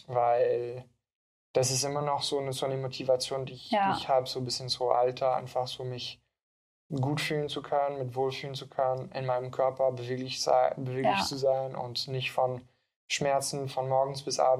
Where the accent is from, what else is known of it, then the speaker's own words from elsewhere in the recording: Geneva, Switzerland; German is a second language; now in Berlin, Germany; Nee, ich bin Schweizer. Schweizer, hä? Aus Genf. Deswegen, manchmal muss ich meine Wörter suchen und deswegen habe ich so einen Akzent.